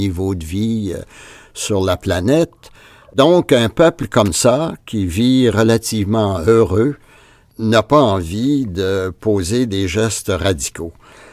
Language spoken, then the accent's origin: French; Quebec, Canada; Nous sommes devenus des Québécois, nous ne sommes plus des Canadiens français.